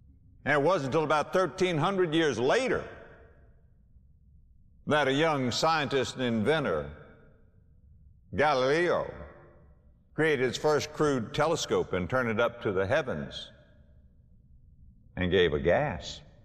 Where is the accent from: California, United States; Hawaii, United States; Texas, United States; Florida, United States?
Florida, United States; West Palm Beach; just go to my hometown of West Palm Beach, Florida, cross the bridge, go over to Palm Beach